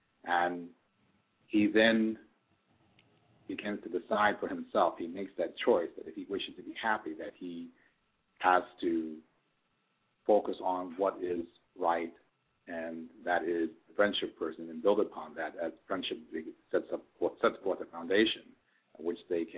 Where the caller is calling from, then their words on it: Piscataway, New Jersey, United States; I'm calling from Piscataway.